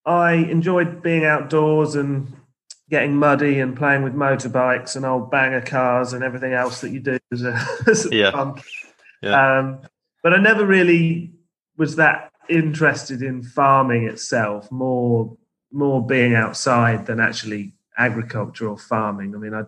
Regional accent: East Midlands, United Kingdom; So I'm from the Fens, so the low-lying part of Lincolnshire, not the wolds and the rolling hills that maybe most people think of. So it's all a sort of human-drained area, if you like, but with its own uniqueness

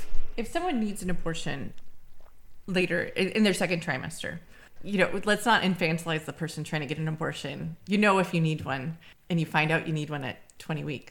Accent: United States; Yeah, so being an American myself, this probably didn't come as much of a shock to me

